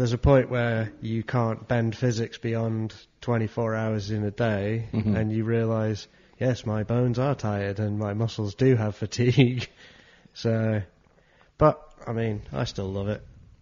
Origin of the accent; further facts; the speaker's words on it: England, United Kingdom; now in Switzerland; He's like, oh, you're not Swiss. I was like, yeah, I'm English.